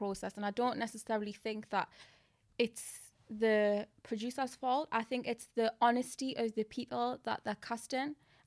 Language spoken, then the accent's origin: English; Newcastle, North East England, United Kingdom; I come from Newcastle. I'm not around. I'm from a predominantly white area.